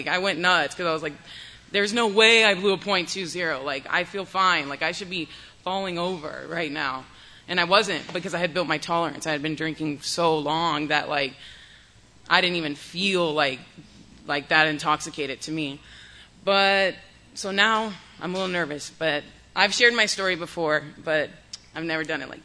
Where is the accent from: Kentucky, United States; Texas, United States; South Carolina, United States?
Texas, United States; June 17th of 2017, I'm from the Valley, so I went to South Padre.